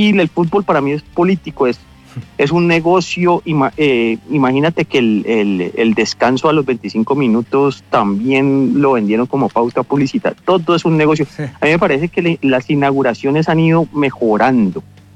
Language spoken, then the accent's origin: Spanish; Cali, Valle del Cauca, Colombia; sí, no, yo soy de Cali